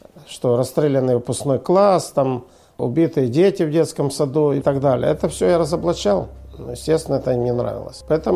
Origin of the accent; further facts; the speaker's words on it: Tiraspol, Transnistria, Moldova; Я родом из Тирасполя. Там родился, прожил большую часть жизни и учился там.